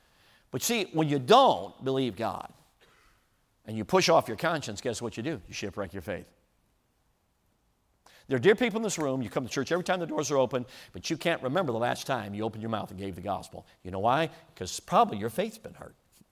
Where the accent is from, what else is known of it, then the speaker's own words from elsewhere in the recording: Chicago, Illinois, United States; Back when I was growing up, I grew up in Chicago.